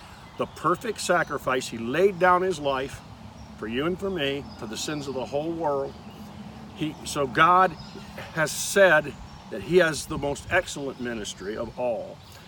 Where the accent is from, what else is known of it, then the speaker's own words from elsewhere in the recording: New York, United States; I'm here from Boosti, New York